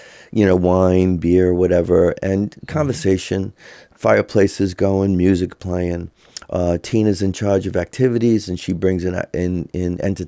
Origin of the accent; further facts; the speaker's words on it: Narragansett, Rhode Island, United States; now in Mystic, United States; I personally live in Mystic, and this whole shoreline. I grew up when I was a kid. I grew up in Narragansett during the summers, mm-hmm. right near Point Judith, right near the lighthouse.